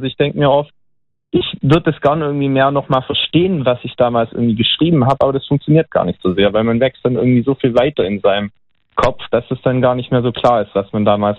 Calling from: Mannheim, Baden-Württemberg, Germany; Hallo, ich bin aus Mannheim.

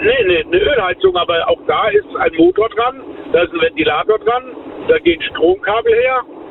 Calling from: Rhineland-Palatinate, Germany; Ich bin aus der Eifel, bei Main, bei Gerisch.

